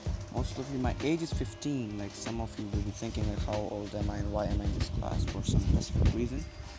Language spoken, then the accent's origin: English; Bangladesh; now in UAE; I was born in 2004 October 27, and I'm from Bangladesh, but I'm here in UAE. I live in UAE.